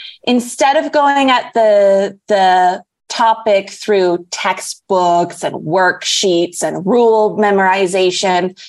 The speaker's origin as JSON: {"language": "English", "region": "New York", "country": "United States", "lives_now": "Cuernavaca, Mexico", "said": "as you mentioned. Originally, I'm actually from upstate New York, near the border with Canada. But I'm currently living in a city called Cuernavaca in Mexico"}